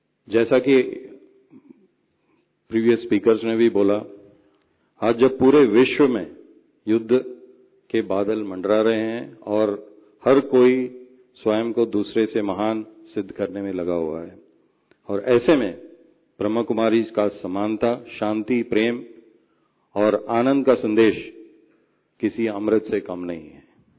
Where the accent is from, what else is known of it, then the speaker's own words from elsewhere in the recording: South India, India; Hindi is a second language; मैं दक्षिण भारत का रहने वाला हूँ, तो अगर मेरी हिंदी में कुछ ऊंच नीच हो जाए तो मुझे प्लीज क्षमा करें